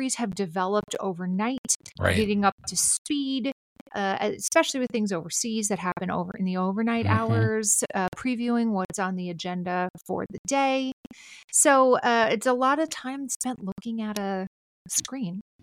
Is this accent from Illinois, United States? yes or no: no; Minnesota, United States; accent: Minnesota; And am I reading in my Minnesota accent?